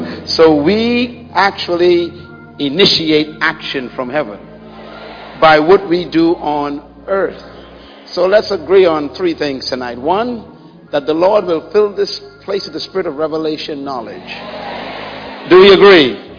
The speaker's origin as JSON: {"language": "English", "country": "Bahamas", "said": "And I'm from the Bahamas, where God lives."}